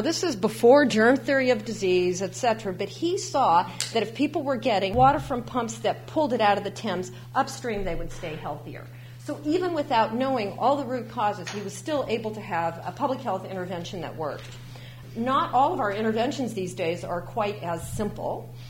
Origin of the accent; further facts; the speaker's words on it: Corvallis, Oregon, United States; I grew up in Corvallis, and so, you know, I'm quite familiar with Oregon and what's been happening here over time.